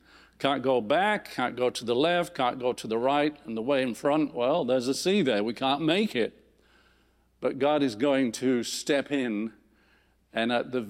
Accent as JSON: {"language": "English", "region": "England", "country": "United Kingdom", "tie": "born or raised there", "said": "I grew up in England, and there's a sea to the left, and it's called the Irish Sea"}